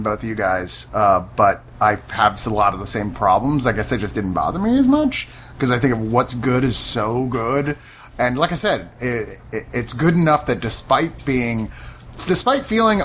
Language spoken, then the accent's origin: English; Austin, Texas, United States; But we're from Austin, we have to say that.